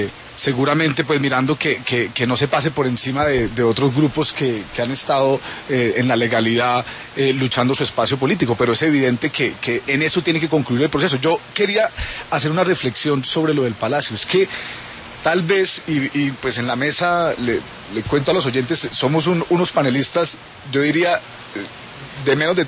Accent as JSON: {"language": "Spanish", "country": "Colombia", "said": "Somos todos los colombianos que llevamos viviendo cuántos años en un conflicto"}